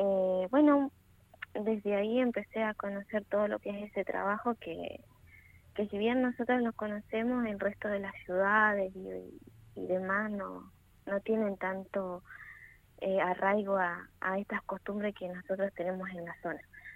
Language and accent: Spanish; Los Menucos, Río Negro, Argentina; No, soy del pueblo, pero bueno, particularmente no me encuentro viviendo más que nada en el paraje del campo de mi papá, que está en Ancayapao, en el departamento del Cuy.